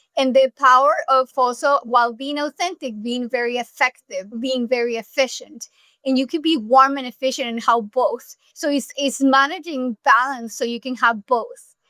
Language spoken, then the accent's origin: English; Colombia; English is a second language; now in United States; I am an immigrant. I'm from Colombia.